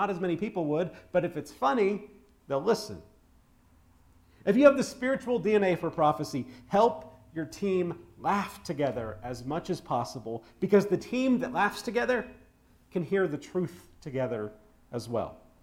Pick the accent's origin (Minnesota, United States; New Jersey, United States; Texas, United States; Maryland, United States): Texas, United States; Or how about what Carlin took a shot at my home state? You know the good part about all those executions in Texas? Fewer Texans.